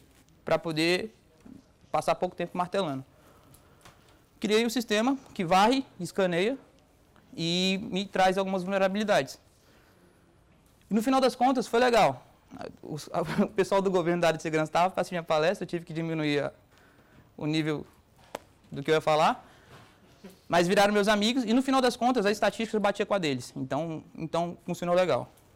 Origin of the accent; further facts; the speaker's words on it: Brasília, Federal District, Brazil; also born or lived in Amazonas; Eu sou do Brasil, de uma cidade chamada... Eu nasci no Amazonas, mas vivi e criei em Brasília, capital do Brasil.